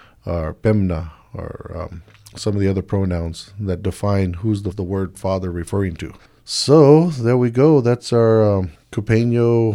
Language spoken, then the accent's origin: English; Pala, California, United States; I'm just trying to show off what I was taught as a child growing up in Pala.